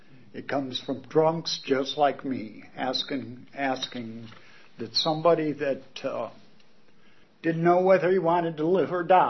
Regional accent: Joliet, Illinois, United States; I went back to my hometown in Joliet, Illinois

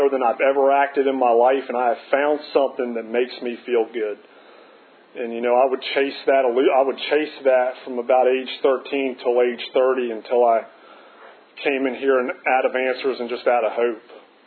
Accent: Charlottesville, Virginia, United States; born there; I was born in Charlottesville in 74, you know, typical, you know, middle class subdivision, nothing crazy.

